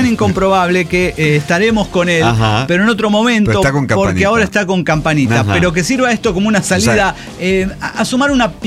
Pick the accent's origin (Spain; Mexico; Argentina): Mexico; Puebla; de Puebla, México.